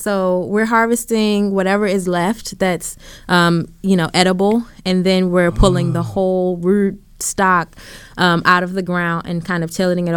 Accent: Baltimore, Maryland, United States; Born and raised. Actually, I'm born and raised in Northwest Baltimore, where I work.

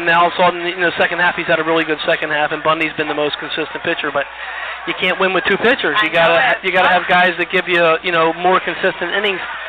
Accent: Baltimore, Maryland, United States; Well, I was fortunate because I grew up here in Baltimore. So I'm a local guy. I grew up in eastern Baltimore County over

